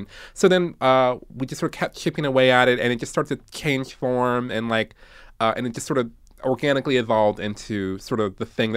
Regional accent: Detroit, Michigan, United States; So that's like really funny because I am from Detroit, Michigan, originally. And I grew up sort of playing piano and singing in choirs

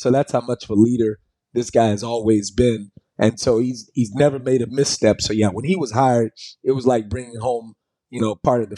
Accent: Houston, Texas, United States; came back to be a columnist here in my hometown of Houston.

